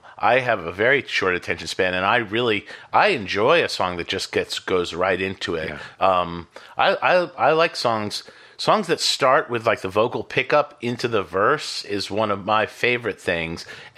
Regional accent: Boston, Massachusetts, United States; I grew up in Boston. I had a fake ID as a teenager.

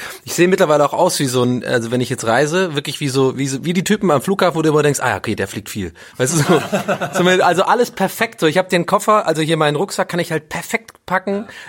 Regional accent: Swabia, Germany; Und ich bin ja aus dem Schwabenland sozusagen, war aber nie in Schwäbisch Hall

